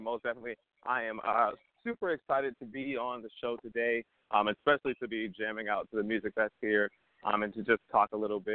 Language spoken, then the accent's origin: English; Baltimore, Maryland, United States; I am a product born and raised of Baltimore City, Maryland. So my time, I was raised in Emerson Village on the west side. But I was I grew up in the church over on Park Heights.